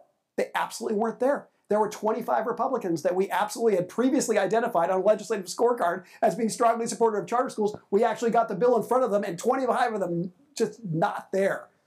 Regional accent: Denver, Colorado, United States; Denver's my hometown, too.

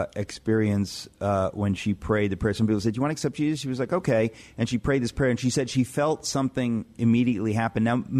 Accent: Greece; English is a second language; But it's very funny. As growing up in the Greek world, I remember I took a literary internship.

